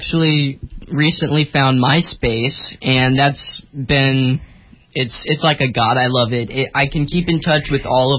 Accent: Portland, Oregon, United States; now in Indianapolis, United States; Well, I was born and raised, for the most part, in Portland, Oregon. And, you know, it's my hometown. It'll always be my hometown. I'm currently living in Indianapolis, Indiana.

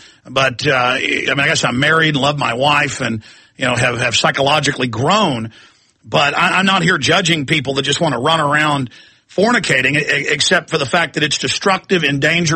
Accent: Dallas, Texas, United States; also born or lived in Austin; growing up in Dallas, Texas, and then Austin. I went to a high school part of the time in a suburb of Dallas, and then, here in Austin.

